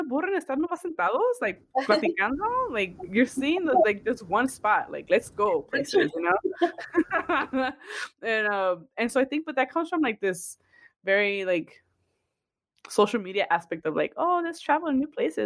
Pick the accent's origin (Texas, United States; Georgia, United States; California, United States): California, United States; Los Angeles; So I grew up by like, you know where Kenneth Hahn, the park is? But yeah. Like on La Brea in Washington.